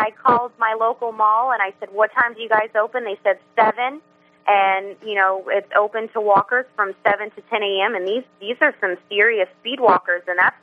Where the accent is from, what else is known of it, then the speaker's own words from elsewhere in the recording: Texas, United States; now in Rhode Island, United States; And I'm from Texas. I've only been in Rhode Island for 7 years.